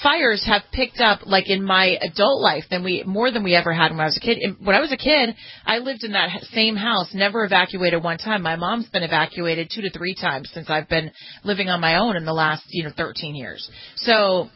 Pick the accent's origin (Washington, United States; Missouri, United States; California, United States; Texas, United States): California, United States; Los Angeles; I can remember just growing up in Los Angeles, every summer we would have a knock